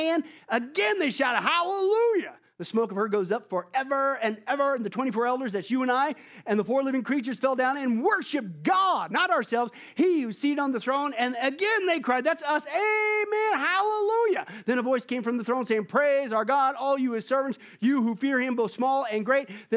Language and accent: English; Midwest, United States; I grew up in the Midwest.